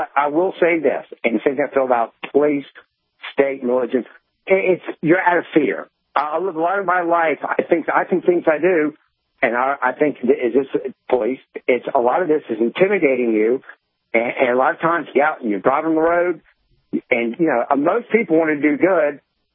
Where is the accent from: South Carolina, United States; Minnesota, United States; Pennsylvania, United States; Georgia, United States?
South Carolina, United States; And I grew up here in South Carolina. I was born, raised Baptist